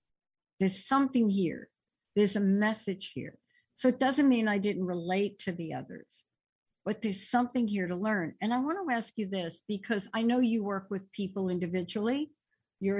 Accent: East Coast, United States; My relationship with water, growing up on the East Coast, I love water. I cannot swim to save my life, but if you put me in water, I'm not going to get out. I had to move here to the West Coast, water everywhere.

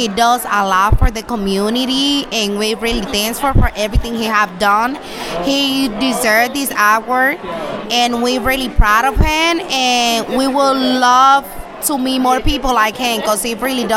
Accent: Albany, New York, United States; I'm from Albany, but I'm like familiar with Troy because I used to live here about like 5 years ago.

